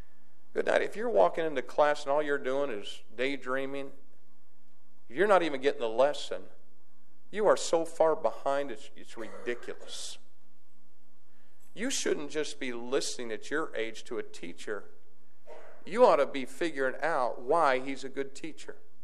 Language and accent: English; Jacksonville, Indiana, United States; I'm from Jacksonville, Indiana. Hello. I don't think there's this many people in Jacksonville that's in this room.